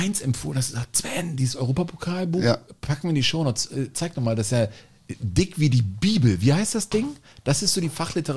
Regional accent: Cologne, North Rhine-Westphalia, Germany; born there; Ich bin auch in Köln geboren.

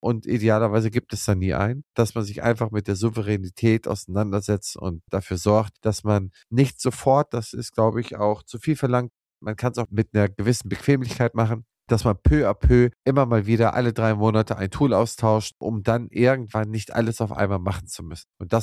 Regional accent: Schleswig-Holstein, Germany; ich komme aus Schleswig-Holstein

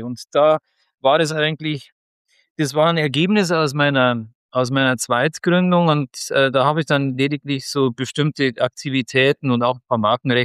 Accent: Altötting, Bavaria, Germany; Geografische Herkunft, Altötzing, mitten in Bayern, born and bred Bavarian, wenn man so will.

